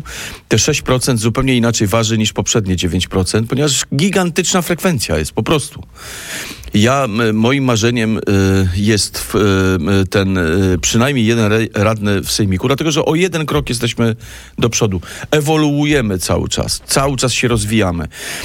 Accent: Warsaw, Masovian Voivodeship, Poland; jako stary warszawiak

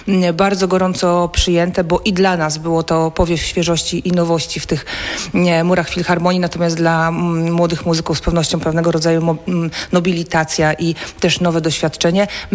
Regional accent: Gorzów Wielkopolski, Lubusz Voivodeship, Poland; Tak, jestem rodowitą gorzowianką.

